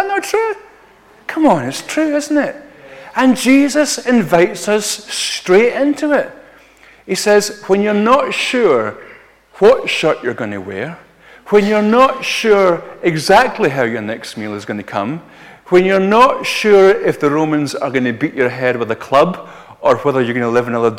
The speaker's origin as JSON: {"language": "English", "region": "Scotland", "country": "United Kingdom", "said": "The absolute joy of being a Scotsman on the underground"}